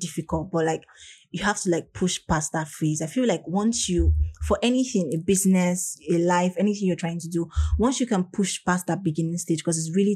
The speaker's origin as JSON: {"language": "English", "country": "Nigeria", "said": "the fact that I'm in Nigeria, being a Nigerian, and I'm able to get certain things done"}